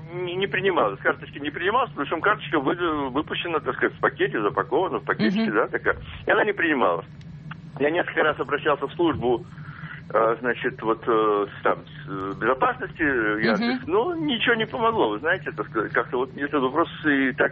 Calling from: Moscow, Russia; я звоню из Москвы.

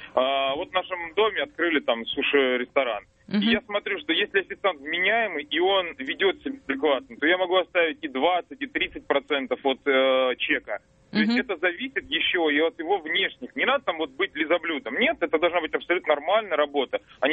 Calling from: Moscow, Russia; я из Москвы звоню, мне 27 лет.

